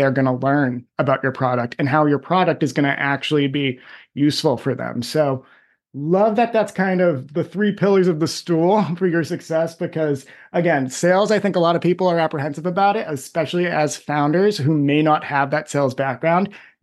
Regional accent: United States; That's coming from my position here in Boston. I'm an American.

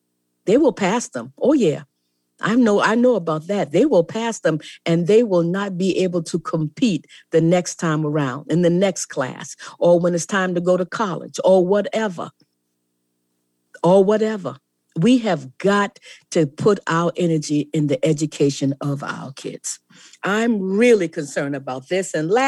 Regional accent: Lincolnville, South Carolina, United States; I come from Lincolnville. And in Lincolnville in the 1800s, when South Carolina had an all-state congressional Congress

